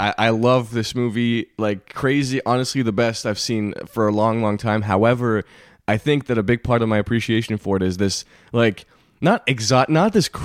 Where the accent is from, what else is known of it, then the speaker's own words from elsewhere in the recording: Montreal, Quebec, Canada; my hometown, Montreal, Canada, Quebec.